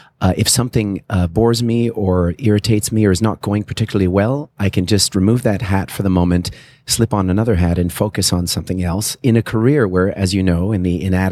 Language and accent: English; Montreal, Quebec, Canada; I am from Montreal.